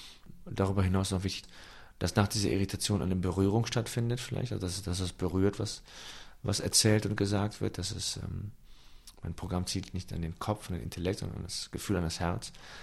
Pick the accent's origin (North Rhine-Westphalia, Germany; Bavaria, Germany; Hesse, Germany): North Rhine-Westphalia, Germany; Cologne; Köln ist meine Heimat.